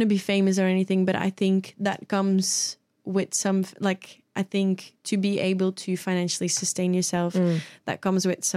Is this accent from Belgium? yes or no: yes; Belgium; moved away as an adult; now in Australia; hey, I'm from Belgium, but I moved to Australia.